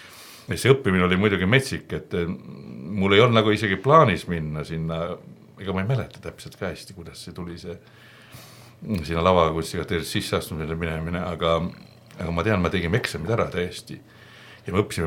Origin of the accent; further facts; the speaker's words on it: Paide, Järva County, Estonia; also born or lived in Põltsamaa; Aga kasvasin põhiliselt Paides, vahepeal küll mõnda aega Põltsamaal, aga üldiselt Paides ja lõpetsin, Paides käsin lasteaias ja siis käsin koolis ja lõpetsin 69 Paide keskkooli.